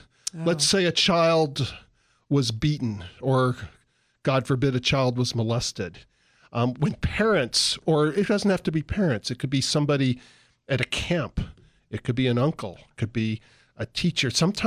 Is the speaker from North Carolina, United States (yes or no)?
no; San Diego, California, United States; I'm really from San Diego.